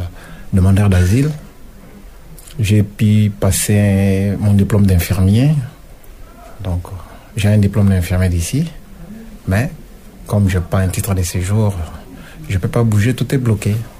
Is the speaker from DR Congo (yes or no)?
yes; Kinshasa, DR Congo; now in France; Moi, je viens du Congo, Kinshasa, République démocratique de Kinshasa. Du Congo plutôt. Je suis à Kinshasa, la capitale.